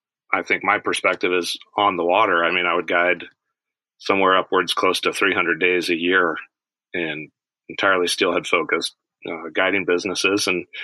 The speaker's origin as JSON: {"language": "English", "region": "Oregon", "country": "United States", "tie": "born or raised there", "said": "My company is called Fish the Swing. I grew up in Oregon as a steelhead fly fisherman."}